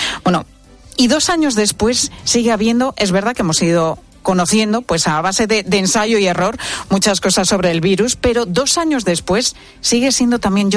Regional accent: Spain; Que cuando nos confinan, yo fui de las españolas que no tenía ni una sola mascarilla.

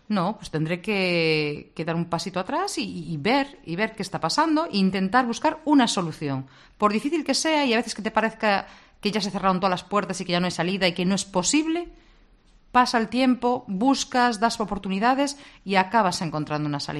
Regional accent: Vigo, Galicia, Spain; él es de Coruña, yo soy de Vigo

